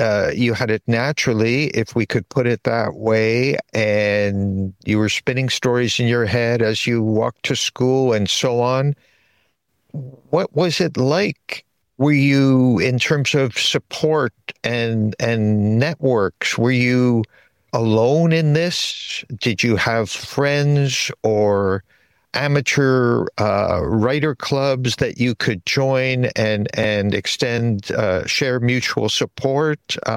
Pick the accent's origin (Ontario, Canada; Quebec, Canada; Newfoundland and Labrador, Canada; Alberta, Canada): Quebec, Canada; Montreal; You grew up in Montreal, my hometown.